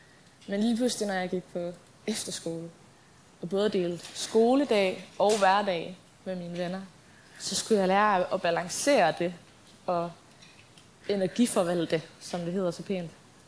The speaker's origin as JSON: {"language": "Danish", "town": "Jelling", "region": "Region of Southern Denmark", "country": "Denmark", "tie": "born or raised there", "said": "Jeg kommer oprindeligt, hvis man kan sige det, fra Jelling, tæt på Vejle, hvor jeg er vokset op i en meget, meget kærlig familie med to helt fantastiske storebrødre."}